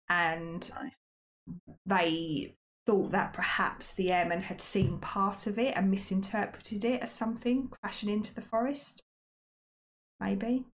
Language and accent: English; United Kingdom; But £1 million, I'm a Brit, yeah.